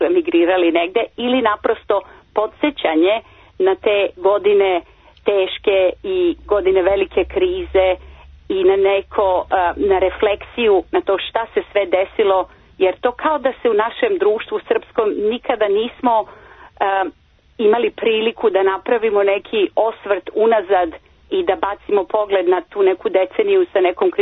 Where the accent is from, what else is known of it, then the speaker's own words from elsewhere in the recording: Serbia; prevesti na srpski jezik, to je moj maternji jezik